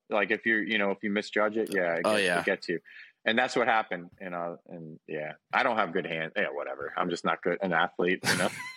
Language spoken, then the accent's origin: English; Davie, Florida, United States; Like 5 minutes from Nova Southeastern, yeah. And only in 2018, we moved up north.